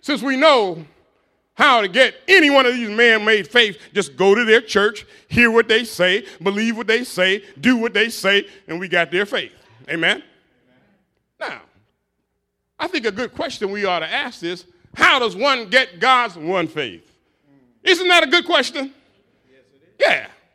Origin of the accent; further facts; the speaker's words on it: Detroit, Michigan, United States; Now, I was raised in Detroit, Michigan, born in 1949 on the ghettos of Detroit over there. And I went to the Catholic Church